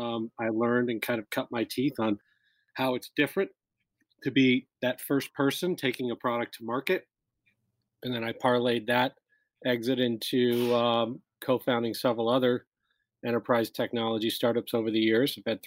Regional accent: California, United States; I grew up in Silicon Valley and in the tech field, and was always very excited about the promise of technology

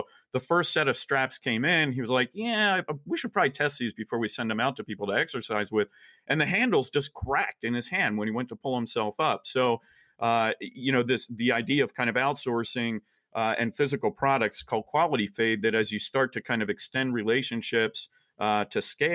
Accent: New Jersey, United States; so I'm from New Jersey, and you don't get a lot of like, yeah, well done.

